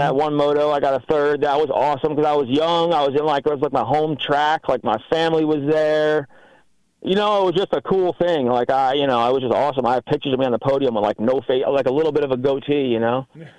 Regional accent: New York, United States; now in Florida, United States; The girl that I'm engaged to now is from New York, from my hometown also.

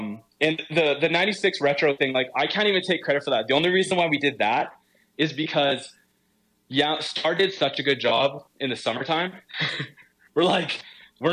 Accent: Kaministiquia, Ontario, Canada; I was born in Thunder Bay. I grew up in a small little township called Kaministiquia.

